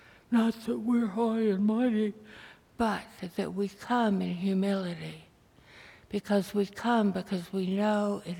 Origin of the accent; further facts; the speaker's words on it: Birmingham, Alabama, United States; particularly in Birmingham, my hometown